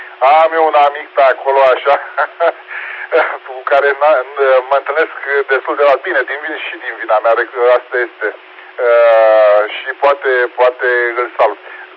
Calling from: Olt County, Romania; sunt la mine, la țara Cina, apropiere de Slatina. Circa 10 km, dar chiar 10 km sunt de la Slatina când mergi către Craiova

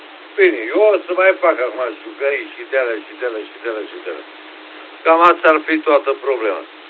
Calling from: Măcin, Tulcea County, Romania; Sunt pensionar și sunt la locația de la Măcin. QTH-ul meu este Măcin. Așa, 10 km distanță de Brăila.

